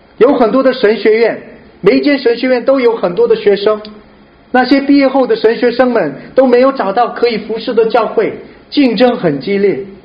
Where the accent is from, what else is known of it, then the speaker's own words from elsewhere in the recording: South Korea; 我是一位韩国牧者，成长在韩国教会